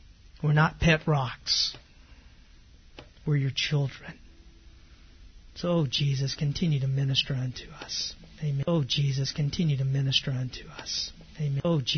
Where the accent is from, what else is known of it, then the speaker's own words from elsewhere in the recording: Texas, United States; And growing up in East Texas, it either bites you, stings you, gores you. It's pretty rough country.